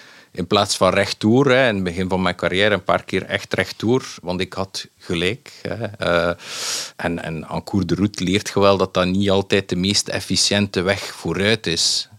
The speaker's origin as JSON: {"language": "Dutch", "country": "Belgium", "said": "En ik dacht als Belg, ik ga toch aan die mensen meenemen."}